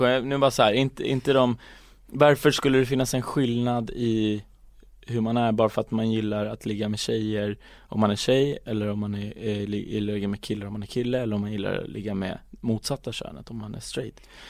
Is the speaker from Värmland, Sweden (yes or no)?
no; Stockholm, Stockholm County, Sweden; Jag är från Hässelby. Jag har bott där hela mitt liv. Nu bor jag på Kungsholmen.